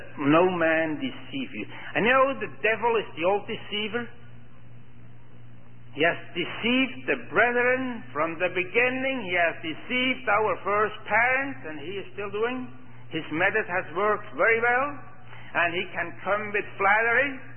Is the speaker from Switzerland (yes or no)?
yes; Switzerland; I came originally from Switzerland. It's the land of the many banks.